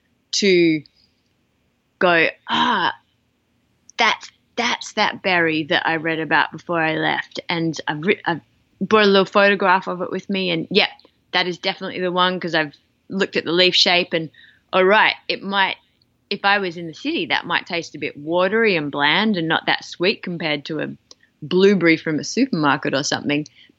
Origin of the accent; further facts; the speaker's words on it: Australia; But as an Australian, if you live in the southern half of the country